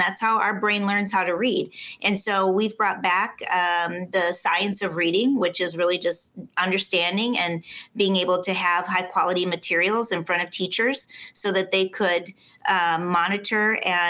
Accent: Minneapolis, Minnesota, United States; I grew up in Minneapolis, Minnesota. I grew up, in poverty, and used to sell flowers on the street corner when I was little.

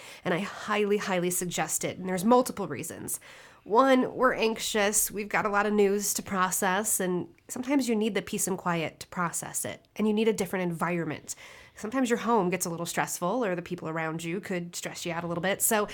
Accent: Chicago, Illinois, United States; I'm from Chicago.

